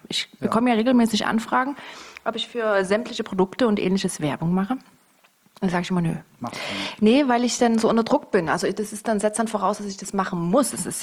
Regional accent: Dresden, Saxony, Germany; Ja, und ich bin im Friedrichstädter Krankenhaus geboren.

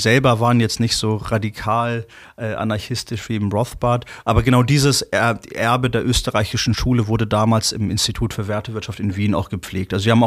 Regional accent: Hamburg, Germany; ich komme aus Hamburg

